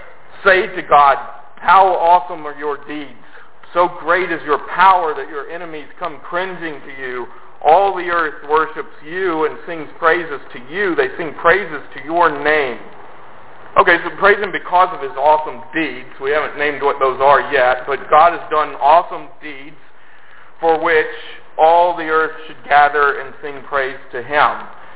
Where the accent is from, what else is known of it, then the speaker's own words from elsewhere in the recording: Arkansas, United States; You know, I grew up in Arkansas. Almost all my friends were Southern Baptists, and I told people that I was a Lutheran when I was a kid.